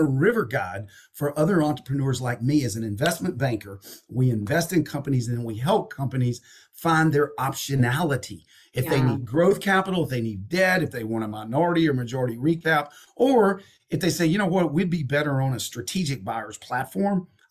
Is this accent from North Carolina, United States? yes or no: no; Amarillo, Texas, United States; accent: Southern; Yeah, I'm from Texas. I'm from Amarillo, Texas, in Montgomery, Alabama. But I spoke Southern.